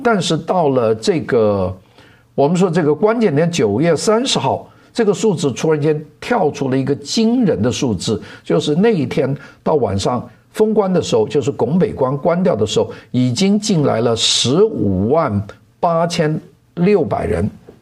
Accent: Guangdong, China; 也就是我们广东人给腾仔

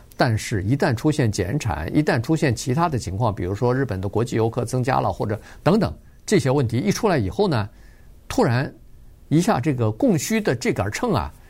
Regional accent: China; 因为我们来自于中国大陆的

